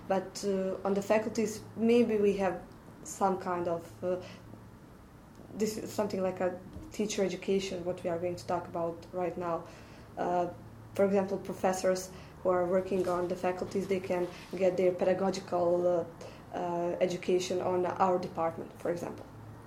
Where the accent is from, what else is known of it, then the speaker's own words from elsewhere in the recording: Bosnia & Herzegovina; English is a second language; I'm also from Bosnia and Herzegovina.